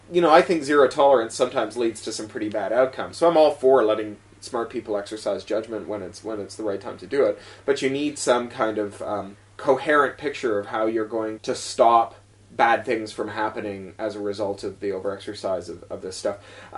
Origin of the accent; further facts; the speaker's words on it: Canada; As a Canadian, I had the Charter of Rights and Freedoms to make reference to.